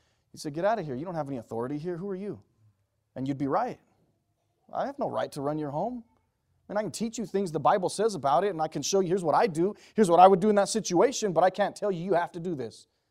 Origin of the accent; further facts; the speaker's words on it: United States; And as the American citizens who vote these people in, we have to tell them, whoa, wait a minute, neither of you stand for that.